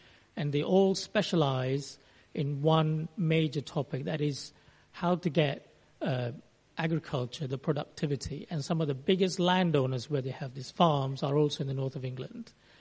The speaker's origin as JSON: {"language": "English", "country": "Singapore", "tie": "born or raised there", "said": "I grew up in Singapore, and as you know probably now, Singapore has lots and lots of food."}